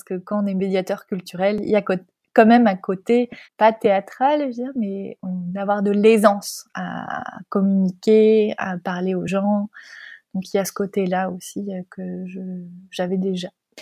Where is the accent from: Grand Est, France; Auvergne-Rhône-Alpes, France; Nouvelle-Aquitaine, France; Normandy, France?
Normandy, France; Ben, je suis née en Normandie, en France.